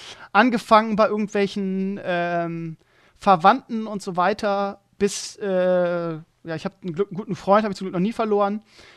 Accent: Bremen, Germany; Ich bin ja auch in Bremen groß geworden. In Walle war das damals.

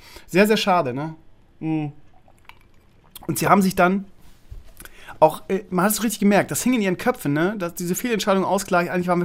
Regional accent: Bremen, Germany; als Bremer

